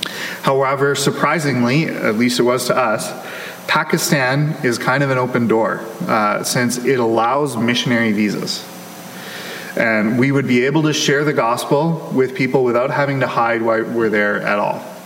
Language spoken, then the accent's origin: English; Edmonton, Alberta, Canada; Michaela and I were both born and raised in Edmonton.